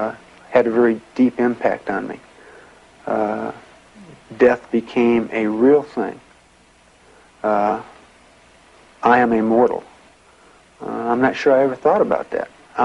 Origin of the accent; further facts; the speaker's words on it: Vietnam; I grew up in Vietnam.